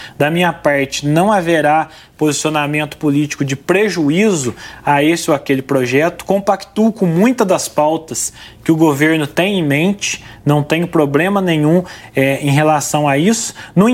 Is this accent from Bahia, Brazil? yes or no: no; Minas Gerais, Brazil; eu venho de um município pequeno, mas eu tive que ter muita posição enquanto prefeito. Eu venho do sul de Minas